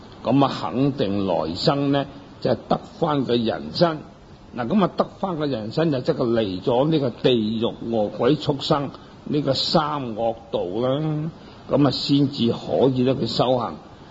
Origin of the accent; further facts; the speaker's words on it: China; 再到我哋中国人嘅社会係人都鍾意添丁㗎